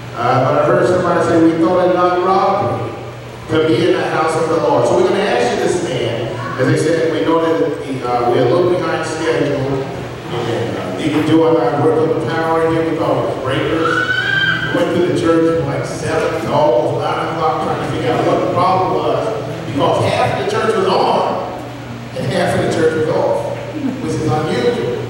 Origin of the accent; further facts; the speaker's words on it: Atlanta, Georgia, United States; Y'all know that I'm from Atlanta.